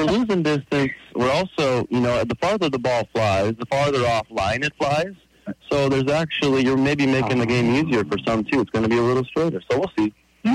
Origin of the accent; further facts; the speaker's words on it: North Dakota, United States; moved away; I'm from North Dakota originally.